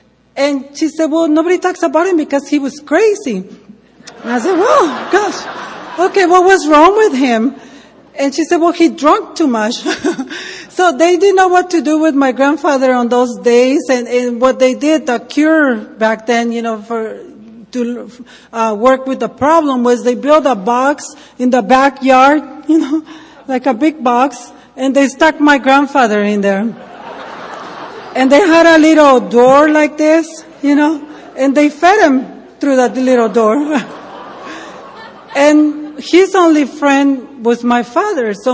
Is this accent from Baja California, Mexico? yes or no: yes; Ensenada, Baja California, Mexico; accent: Mexican; English is a second language; now in United States; I am from Mexico, so that's where my heavy accent comes from. I've been in the U.S. for many, many years, and my accent doesn't go away.